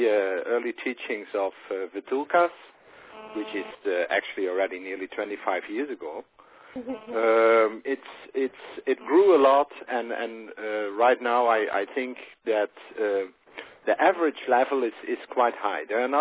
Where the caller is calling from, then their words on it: The Hague, South Holland, Netherlands; I am calling from The Hague now